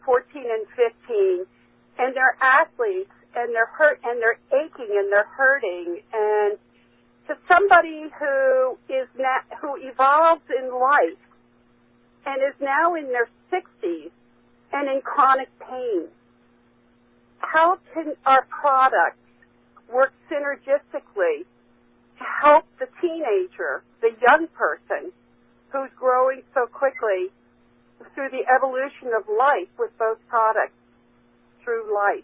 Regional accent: Salem, Massachusetts, United States; I'm from Salem, Mass.

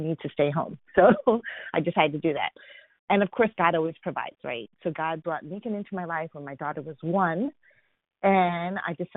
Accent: San Diego, California, United States; I am a platinum from San Diego, California.

